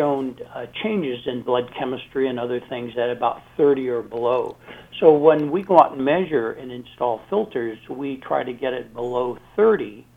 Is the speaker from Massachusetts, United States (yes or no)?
no; Las Vegas, Nevada, United States; I'm from Las Vegas. I'm headquarters in Las Vegas.